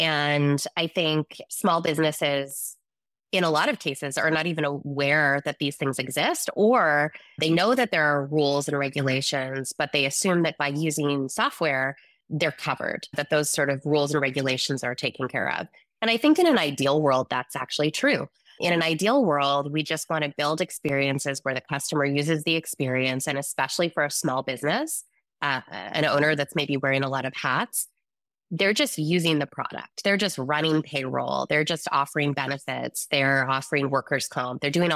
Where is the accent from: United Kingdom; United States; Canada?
Canada; the Prairies; now in Toronto, Canada; So I'm originally from the Canadian Prairies, and I am one of our Gustees that is based in Canada. I'm in Toronto, Canada.